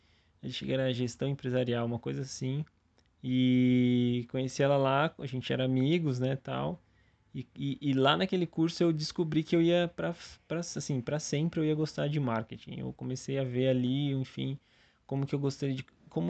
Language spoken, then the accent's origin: Portuguese; Santo André, São Paulo, Brazil; Santo André, interior de São Paulo.